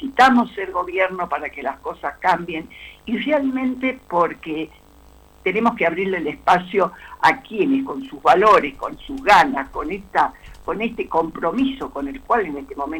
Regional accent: Tartagal, Salta, Argentina; Vengo de Tartagal, sí.

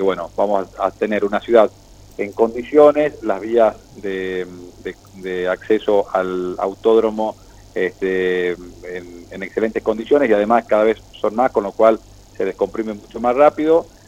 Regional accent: Argentina; somos los argentinos

